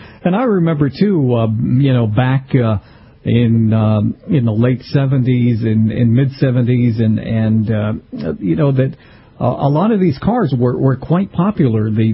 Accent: Needham, Massachusetts, United States; I remember in my hometown of Needham, Massachusetts, there was a cool dad that had one of these cars.

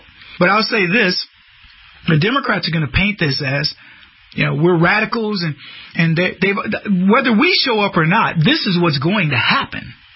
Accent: United States; As American patriots and capitalists, we figure it out.

